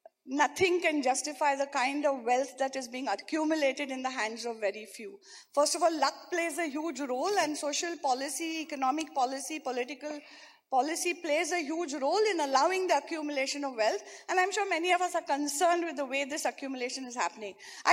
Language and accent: English; Mumbai, Maharashtra, India; even growing up in Bombay